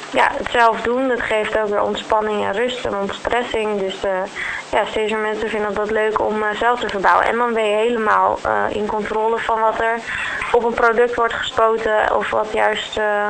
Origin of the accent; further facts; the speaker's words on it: Haarlem, North Holland, Netherlands; Ja, ik kom uit Haarlem.